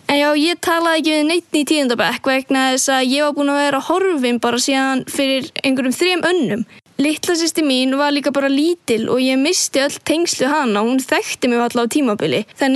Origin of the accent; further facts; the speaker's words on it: Akureyri, Northeastern Region, Iceland; og tvítug. Ég kem frá Akureyri